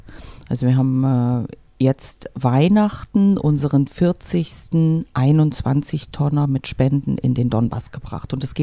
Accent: Germany; Also ich habe eine russisch-ukrainische Mutter und einen deutschen Vater. Ich bin quasi in der DDR geboren, aufgewachsen, zur Schule gegangen und deswegen quasi kulturell in beiden Kulturen beheimatet, in der deutschen, in der russischen, in der ukrainischen

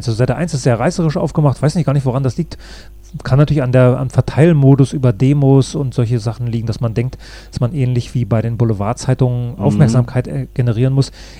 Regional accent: Northern Germany, Germany; Ich bin jetzt eher als Norddeutscher jemand, der nicht permanent auf 180 sein muss

